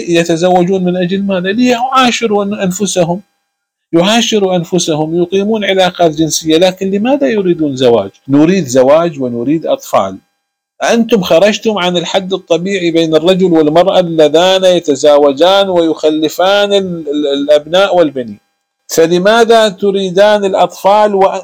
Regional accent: Iraq; يعني مثلا عندنا في العراق أو في مكان أخرى

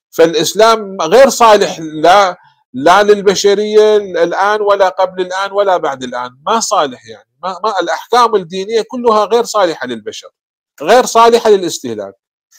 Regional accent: Iraq; إحنا كما يقال عندنا بالعراق

